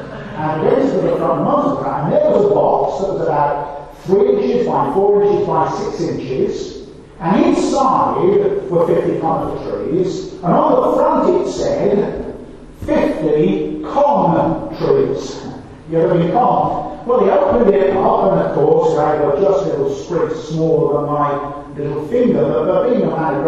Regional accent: Birmingham, West Midlands, United Kingdom; I grew up in Birmingham, just down the road in King's Heath. And we lived in a terraced house, one of those very long gardens.

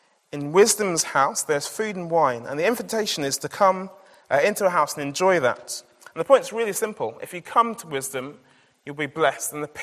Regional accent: Scotland, United Kingdom; born there; I was born in Scotland

